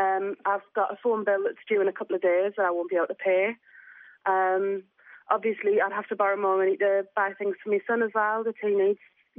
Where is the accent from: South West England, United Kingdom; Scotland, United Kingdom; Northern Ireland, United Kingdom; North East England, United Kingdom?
North East England, United Kingdom; Washington; I'm from Washington.